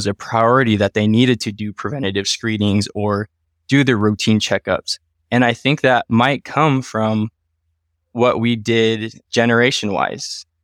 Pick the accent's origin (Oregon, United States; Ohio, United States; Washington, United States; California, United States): Washington, United States; Wenatchee; born there; Myself, I was born in 1992 in Wenatchee, Washington. So 30 years of Washington history, if you will.